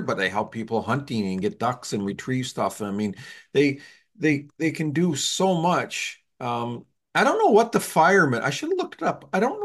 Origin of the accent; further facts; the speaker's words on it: Canada; I think as a kid, as a Canadian kid, I only had two channels. We didn't have cable.